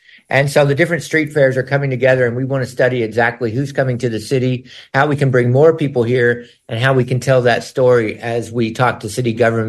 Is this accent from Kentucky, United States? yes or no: yes; Kentucky, United States; I grew up in Kentucky, and back in the 70s, when I saw the San Francisco Pride Parade